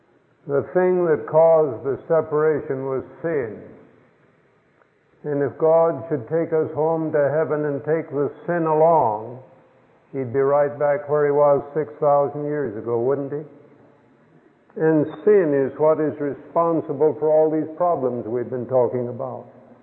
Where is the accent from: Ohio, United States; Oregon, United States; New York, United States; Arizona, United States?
Arizona, United States; born there; Yes, I was born in Arizona. My father was born in Arizona.